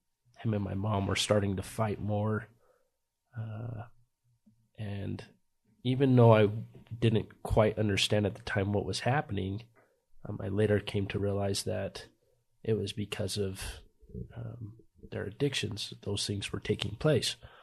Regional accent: Corinne, Utah, United States; I grew up in Corinn, Utah. That's where my childhood was up until I was 8 years old.

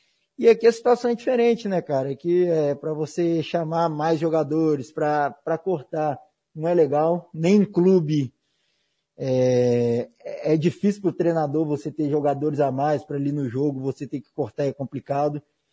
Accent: Minas Gerais, Brazil; é um orgulho para o meu bairro, né, para Venda Nova ali, Jardim Europa, onde eu cresci.

